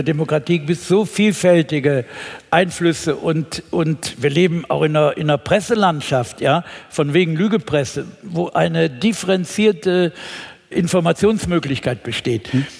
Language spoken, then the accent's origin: German; Cologne, North Rhine-Westphalia, Germany; in meiner Heimatstadt Köln gab es nicht mal Kältebusse